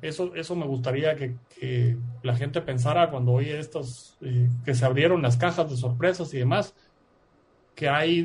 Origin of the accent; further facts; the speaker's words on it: Guatemala; me graba a mí como guatemalteco por lo que genero a nivel mundial, me graba a mí como guatemalteco por lo que genero en Guatemala